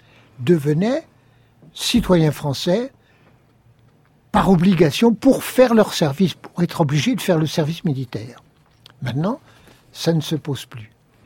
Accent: Fès, Fès-Meknès, Morocco; Je suis né au Maroc, je suis très fier d'être né à Fès. J'ai passé toute mon enfance.

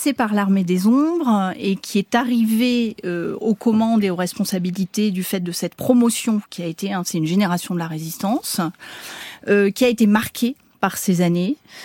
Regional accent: Marseille, Provence-Alpes-Côte d'Azur, France; Il se trouve que je suis marseillaise.

